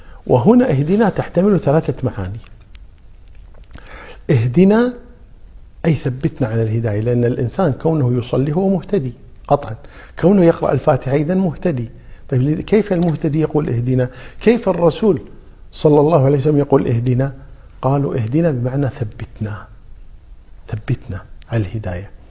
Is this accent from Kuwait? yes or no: yes; Kuwait; وهذه كلمة يعني مشهورة عندنا في الكويت